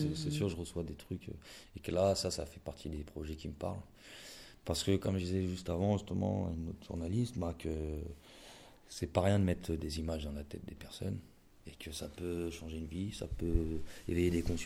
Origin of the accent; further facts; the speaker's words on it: Évry, Île-de-France, France; born there; Enfin, je suis né à Évry, mais j'ai